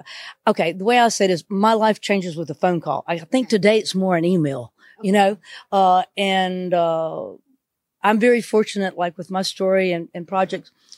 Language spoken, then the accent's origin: English; the South, United States; I mean, I'm from the South. Okay. We're huggy people, you know